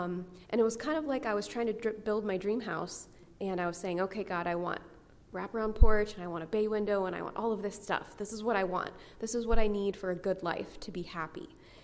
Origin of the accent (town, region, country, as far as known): Hong Kong; born or raised there